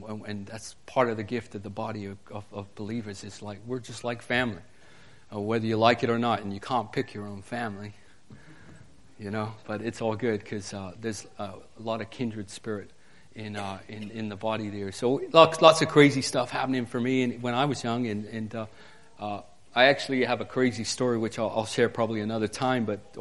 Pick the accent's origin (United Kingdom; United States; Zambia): United Kingdom; England; Originally from, as Pastor said, I'm originally from England.